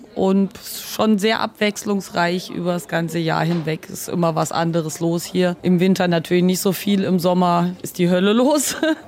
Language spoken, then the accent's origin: German; Hesse, Germany; now in Hamburg, Germany; Ich komme aus Oberhessen eigentlich.